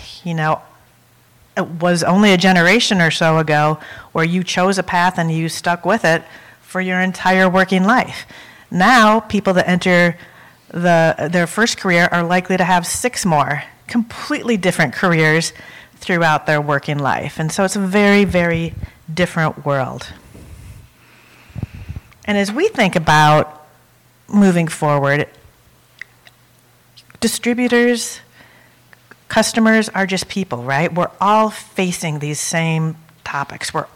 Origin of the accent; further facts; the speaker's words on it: Minnesota, United States; I'm from Minnesota.